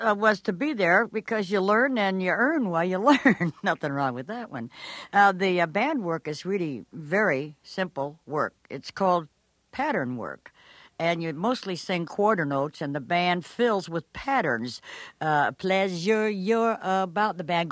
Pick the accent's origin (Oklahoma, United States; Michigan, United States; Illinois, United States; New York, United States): Illinois, United States; Chicago; I'm from Chicago. I went to colored schools.